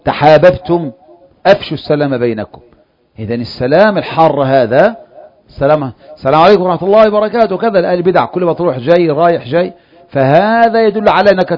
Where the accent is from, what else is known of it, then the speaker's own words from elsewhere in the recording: Egypt; نحن مثلا هنا في مصر، أنت مصري وأنا مصري،